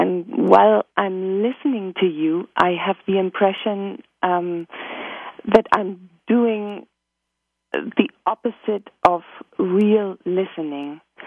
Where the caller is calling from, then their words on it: Hamburg, Germany; I'm calling in from Hamburg, Germany.